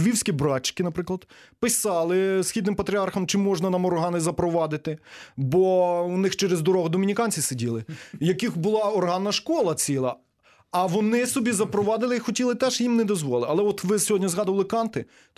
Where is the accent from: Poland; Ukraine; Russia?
Ukraine; Berdychiv, Zhytomyr Oblast; я походжу з Бердичева і вчився в музичній школі в костелі бувшому босих кармелітів.